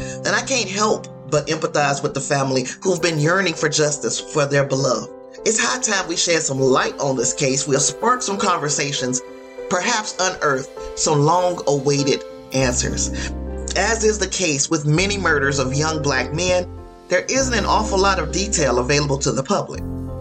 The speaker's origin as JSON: {"language": "English", "town": "Gary", "region": "Indiana", "country": "United States", "said": "You see, Indiana, of course, is my home state. I'm from Gary, Indiana, and there's something about these cases that hit close to the heart to me."}